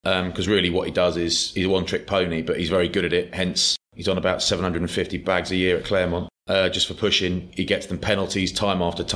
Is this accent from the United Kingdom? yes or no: yes; England, United Kingdom; That could come back to bite me as an Englishman.